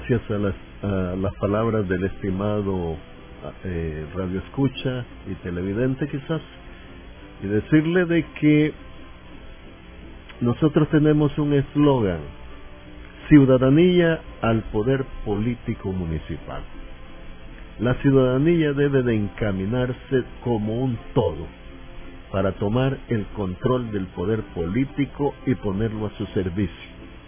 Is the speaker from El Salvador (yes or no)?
yes; San Salvador, El Salvador; aquí en San Salvador vivimos todos, sin excepción, somos hijos de San Salvador, somos ciudadanos de esta capital